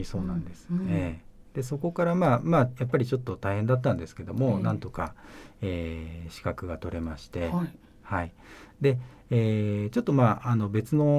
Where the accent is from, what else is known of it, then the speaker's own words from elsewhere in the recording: Sagamihara, Kanagawa, Japan; じゃあ地元に戻って、相模原に戻って、で手伝いながら